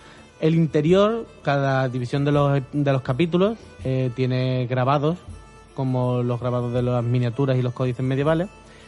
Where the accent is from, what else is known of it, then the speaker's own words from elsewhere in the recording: Seville, Andalusia, Spain; para los que somos de Sevilla nos viene bien